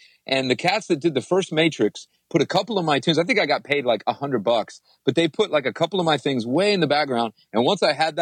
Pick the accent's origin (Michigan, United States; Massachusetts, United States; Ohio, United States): Michigan, United States; Ypsilanti; born there; I was born in Ipsy, man, right outside of Detroit. And I still got great love for Detroit, man.